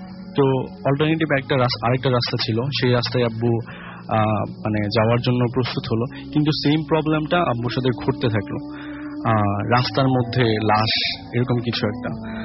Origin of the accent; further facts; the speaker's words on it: Sherpur, Mymensingh Division, Bangladesh; আমি শেরপুর থেকে এসেছি